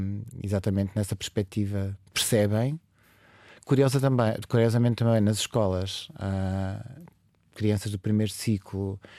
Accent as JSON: {"language": "Portuguese", "town": "Azinhaga", "region": "Santarém", "country": "Portugal", "said": "Eu sou da Azinhaga, da terra do Saramago"}